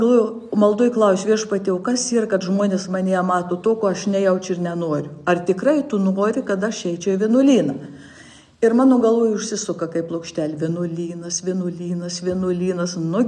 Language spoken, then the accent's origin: Lithuanian; Žemaičių Kalvarija, Telšiai County, Lithuania; Ir augau tikinčioj šeimoj, Žemaičių kalvarijoj, kur tikėjimas buvo iš kartos į kartą perduodamas.